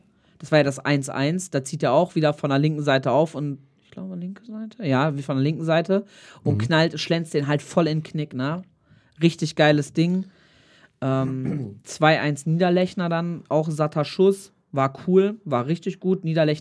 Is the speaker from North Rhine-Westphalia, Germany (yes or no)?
yes; Bielefeld, North Rhine-Westphalia, Germany; Ich kenn's ja auch aus, ne, als Bielefelder.